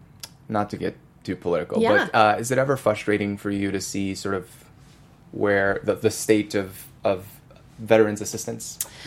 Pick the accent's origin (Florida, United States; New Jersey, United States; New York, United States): New Jersey, United States; North Bergen; I'm not from East Orange. I'm from North Bergen.